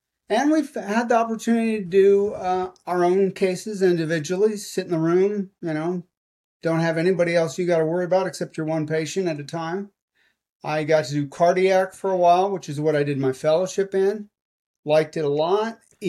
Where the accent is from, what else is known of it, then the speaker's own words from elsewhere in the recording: San Jose, California, United States; also born or lived in San Antonio, United States; now in Dallas, United States; No, actually, I grew up in San Jose, which is Silicon